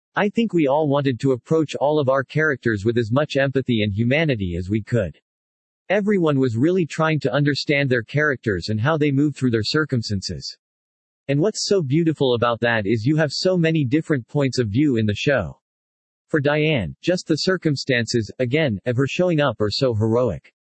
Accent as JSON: {"language": "English", "region": "Kentucky", "country": "United States", "said": "I'm from Kentucky originally, so I spent that night placing phone calls to family and friends"}